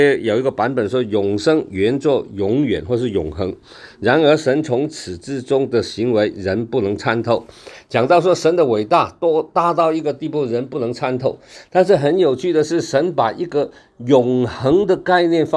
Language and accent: Chinese; Hong Kong; 以前我们小时候我在小时候在香港的时候